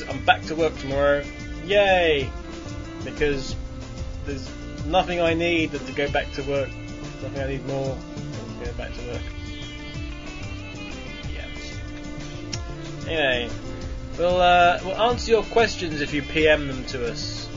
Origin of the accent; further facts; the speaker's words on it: England, United Kingdom; It doesn't matter, I'm English and you're Scottish, so if I did love you, you wouldn't want it because I'm English.